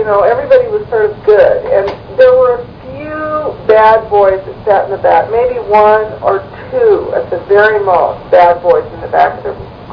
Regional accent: Seattle, Washington, United States; Like, where I grew up was in Seattle and Ballard.

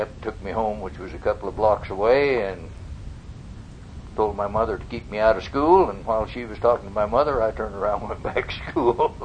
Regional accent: Oregon, United States; also born or lived in Malheur County; I was born in Mount Heer County, right across the river on the Oregon side, across the river from Weezer, Idaho.

